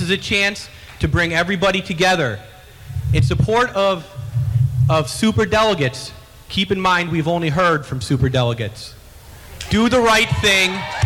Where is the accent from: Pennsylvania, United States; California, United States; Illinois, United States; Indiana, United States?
Indiana, United States; I'm from Indiana.